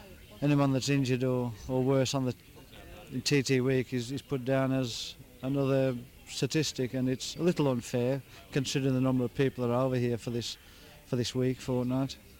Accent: Braddan, Isle of Man; I come from Braddon, just outside Douglas.

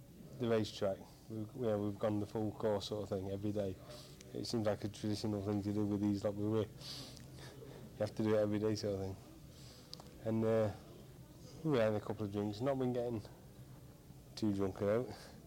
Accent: Nottingham, East Midlands, United Kingdom; I'm from Nottingham in England, basically.

